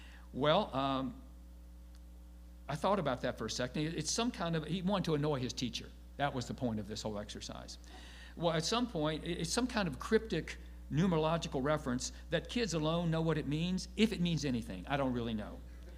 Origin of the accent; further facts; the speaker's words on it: Virginia, United States; He must have known I was from Virginia, where we don't have such things.